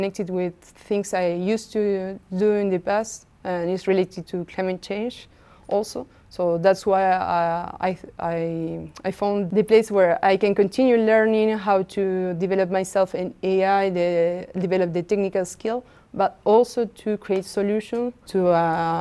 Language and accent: English; Argentina; English is a second language; moved away as an adult; now in Paris, France; I came from Argentina. I came here to Paris to do studies and master degree in social science adaptation to climate change.